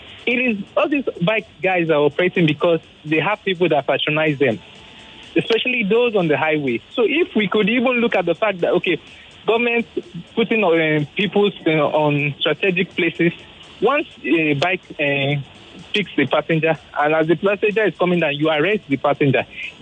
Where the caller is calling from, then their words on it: Ikeja, Lagos, Nigeria; I'm calling from Ikeja.